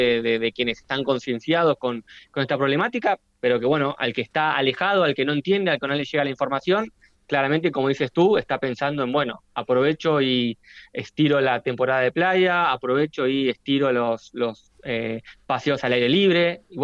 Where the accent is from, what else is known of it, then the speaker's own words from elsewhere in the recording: Argentina; Bueno, yo soy de Argentina y ahora Argentina ha sufrido inundaciones, el mayor brote de dengue.